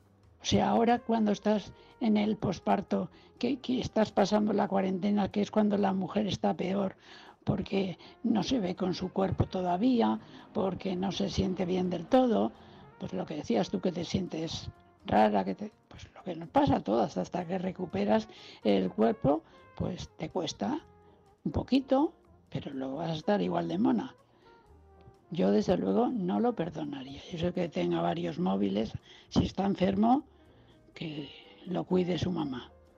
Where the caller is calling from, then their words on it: Valencia, Valencian Community, Spain; de Valencia.